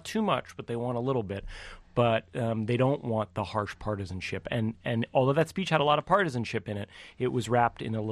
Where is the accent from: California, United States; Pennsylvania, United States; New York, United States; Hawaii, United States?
New York, United States; As a New Yorker, I didn't yes. try it.